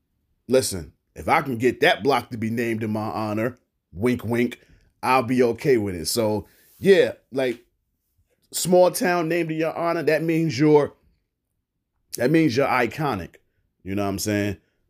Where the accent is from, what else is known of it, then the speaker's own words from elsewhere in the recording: Brooklyn, New York, United States; I mean, I'm from East New York, Brooklyn. I grew up on Crystal Street